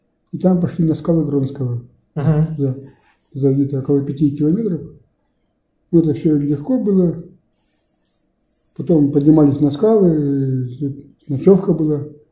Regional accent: Kuznetsovsky, Sverdlovsk Oblast, Russia; В Таллинском районе Свердловской области, поселок Кузнецовский, родина Кузнецова Николая Ивановича.

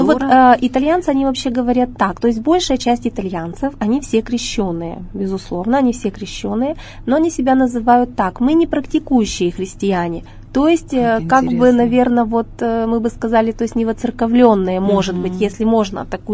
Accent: Russia; вот мы встретились с таким итальянцем, когда он знал, что мы из России

